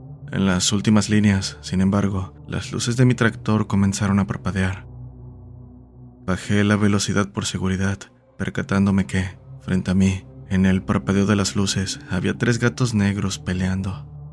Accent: Mexico; soy de México.

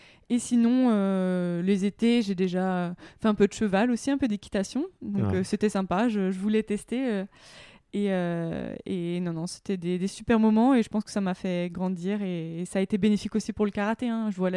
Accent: Semur-en-Auxois, Bourgogne-Franche-Comté, France; born there; il y a un lac à côté de chez moi, à côté de ma ville natale, Semur-en-Auxois.

